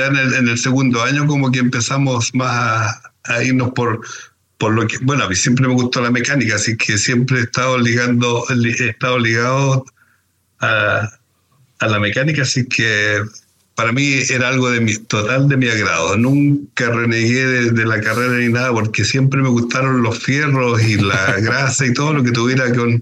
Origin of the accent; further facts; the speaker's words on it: Chiguayante, Biobío, Chile; also born or lived in Concepción; yo siempre he sido de la zona, pues nací en Chiguayante, me crié en Chiguayante, después viviendo en Concepción